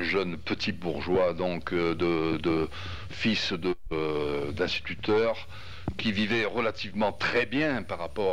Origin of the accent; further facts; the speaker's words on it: Morocco; moved away; quand j'étais enfant au Maroc, donc privilégié, je ne voyais que la beauté des paysages.